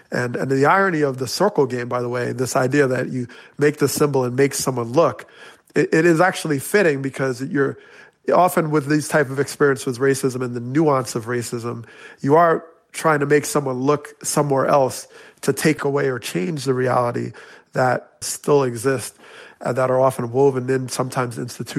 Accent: Teaneck, New Jersey, United States; My experience growing up in Teaneck, New Jersey, was very positive in how I saw an inclusive community.

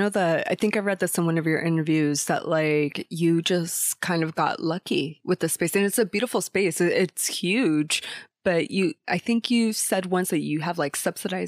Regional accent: Florida, United States; I still don't have geography figured out up here, because I'm from Florida, basically.

